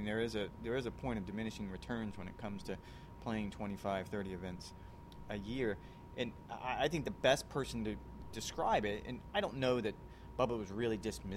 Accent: the South, United States; growing up in the South, playing golf in the South

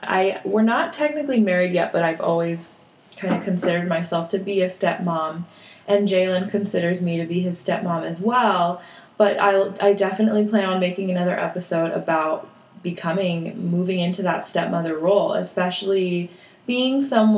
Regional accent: Nevada, United States; I grew up in Reno, Carson City, Lake Tahoe, Nevada. So if you're familiar with that area, I'm sure you're familiar with Lake Tahoe.

